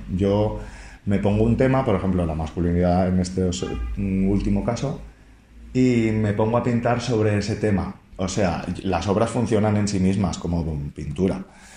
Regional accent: Valencia, Valencian Community, Spain; soy de Valencia y vivo aquí en Valencia.

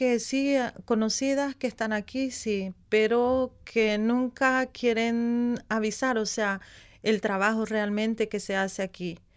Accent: Camiri, Santa Cruz, Bolivia; moved away as an adult; volver a mi país, especialmente a Camiri, a mi tierra, donde he dejado y están mis padres y están mis hermanos y están mis hijas

